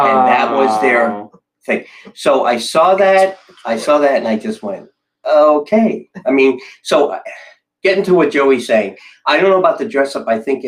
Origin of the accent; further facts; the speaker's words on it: West Islip, New York, United States; accent: New York; No way. I'm from West Islip. I'm trying to lose the New York, but it's still there. But I'm from West Islip, East Islip, next town over.